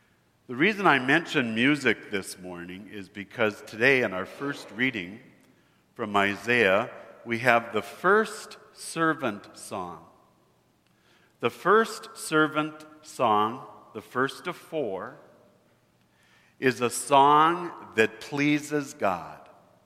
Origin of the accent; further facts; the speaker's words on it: Williston, North Dakota, United States; also born or lived in Minot; When I was growing up in Williston and Minot, I always listened to KFYR.